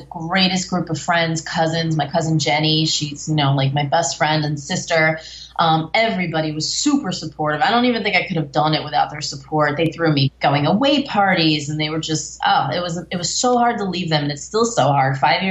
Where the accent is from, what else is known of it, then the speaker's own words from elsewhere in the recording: Bloomfield, New Jersey, United States; No, that's true. I mean, I'm from Bloomfield, New Jersey, so you know. Crazy. Italian-Irish, fighting all the time, everybody just kind of nuts